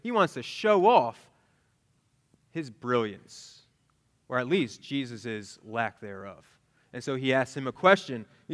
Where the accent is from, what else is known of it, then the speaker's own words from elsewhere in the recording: Northeast, United States; Of course, I'm from the Northeast, where we weren't exactly sweet and endearing.